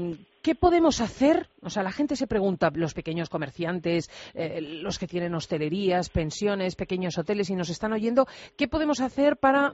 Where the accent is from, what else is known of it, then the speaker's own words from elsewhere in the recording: Spain; Y yo recuerdo de mi infancia un servicio en España de altísima calidad.